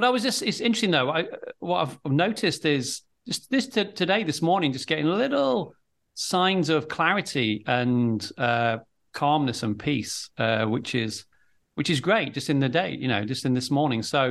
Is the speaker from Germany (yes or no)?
no; Manchester, North West England, United Kingdom; I'm from Manchester, or, you know, up north.